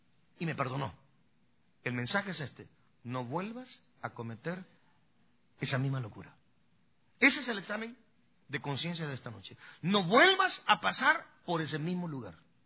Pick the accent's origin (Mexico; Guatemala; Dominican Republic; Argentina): Guatemala; moved away; Cuando yo estaba en mi país, en Guatemala, y las miraba con mi abuelo, mi abuela, mi mamá, mis hermanas, mi papá.